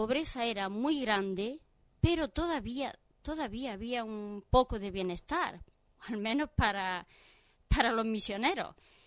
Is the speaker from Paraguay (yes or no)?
no; Íllora, Andalusia, Spain; moved away; salí de España, de Illora, mi pueblo, en el año 1973 y llegué allí, al Zaire. Llevo en España, en estas últimas vacaciones, año y medio